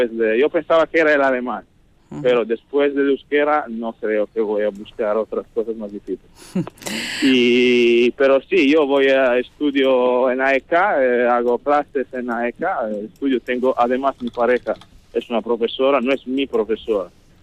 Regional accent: Milan, Lombardy, Italy; Spanish is a second language; now in Otxandio, Spain; yo soy de Milán y pasar de una ciudad de casi 2 millones de personas a Ochandio, donde vivo ahora mismo, que tiene 1.200.

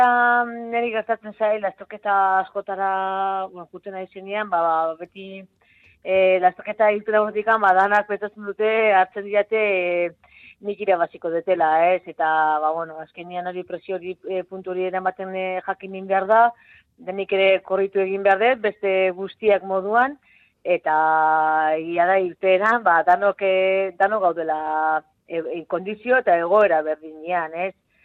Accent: Mendaro, Basque Country, Spain; hiru aste barru hementxen nire herria, Mendaron

